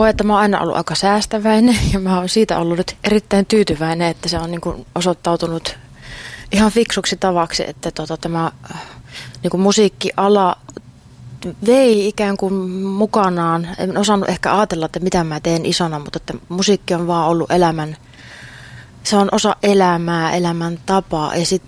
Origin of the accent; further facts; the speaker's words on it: Oulu, North Ostrobothnia, Finland; moved away; mä muutin just Oulusta opiskelemaan